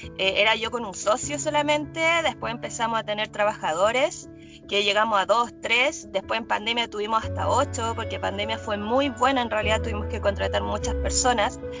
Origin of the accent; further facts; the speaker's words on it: Pudahuel, Santiago Metropolitan, Chile; born there; yo nací en Pudahuel.